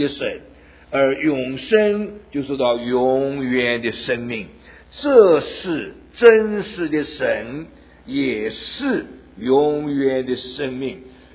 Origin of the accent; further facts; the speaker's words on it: Malaysia; 我这是马来亚的去培训啊